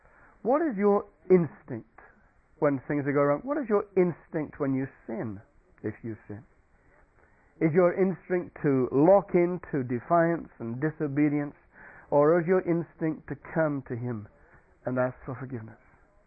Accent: Stoke-on-Trent, West Midlands, United Kingdom; I'm a real townie anyway, where I grew up in Stoke-on-Trent, and for me, the nearest tree was a mile away in the local park.

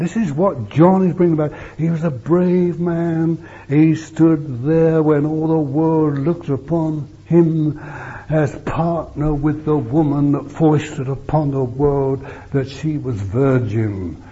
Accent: England, United Kingdom; I'm not living by an Englishman. I gave up being an Englishman the moment I understood what new birth was.

